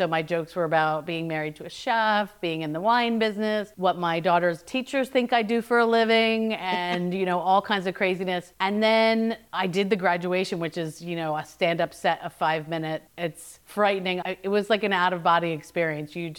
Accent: New Jersey, United States; Well, you know, I grew up in New Jersey and everybody makes fun of us.

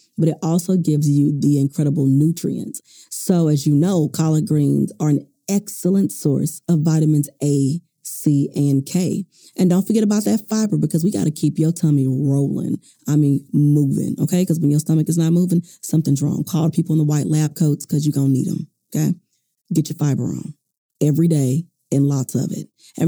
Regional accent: the South, United States; as you can tell, I am from the South.

